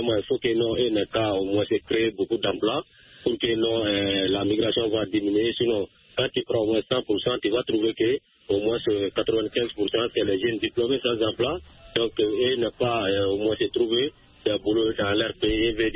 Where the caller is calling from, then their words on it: Soumikini, Mali; Je vous appelle toujours de mon village natal à Soumikini.